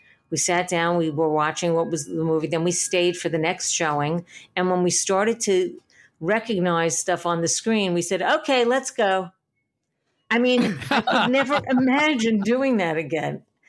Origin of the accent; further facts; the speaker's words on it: Little Neck, New York, United States; We would walk down to, I grew up in Little Neck, Queens, and we'd walk down to the Little Neck Theater on Northern Boulevard.